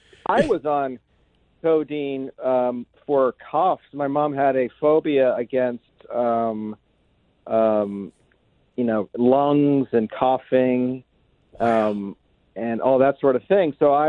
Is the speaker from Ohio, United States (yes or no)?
no; Alexandria, Virginia, United States; born there; also born or lived in Maryland; Yeah, I was born in Alexandria. Lived for a few years across from Landmark Mall.